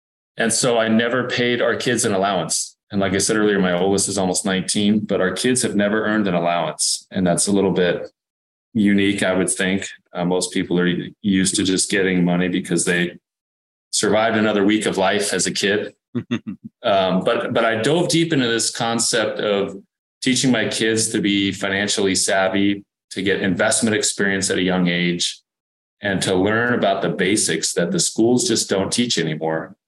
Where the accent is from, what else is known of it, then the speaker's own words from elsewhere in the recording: California, United States; both from California here. I grew up in Southern California.